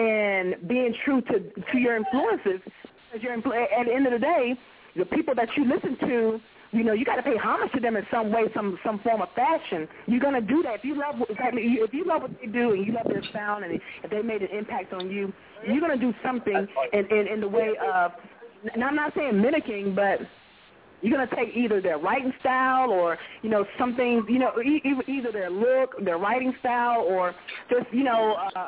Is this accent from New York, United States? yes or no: no; North Carolina, United States; because people know I'm from North Carolina, and people from North Carolina, we tend to, you know, emulate and follow the style of anything above the Mason-Dixon line